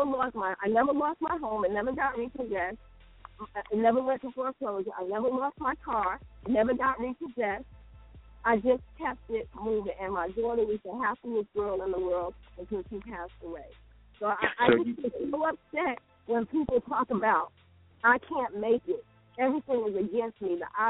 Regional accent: Columbia, South Carolina, United States; from Columbia, South Carolina.

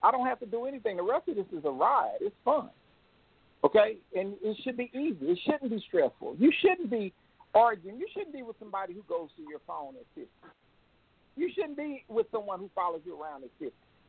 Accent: Texas, United States; now in California, United States; I'm in California. I'm a transplant from Texas.

